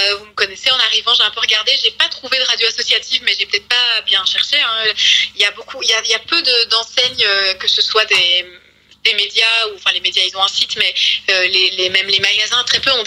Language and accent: French; Brussels, Brussels-Capital Region, Belgium; je viens de Bruxelles, moi je suis une citadine.